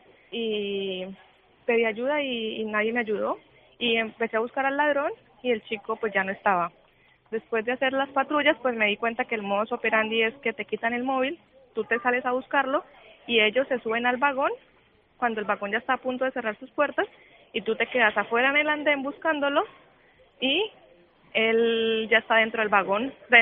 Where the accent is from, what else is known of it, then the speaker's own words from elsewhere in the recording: Colombia; yo soy colombiana.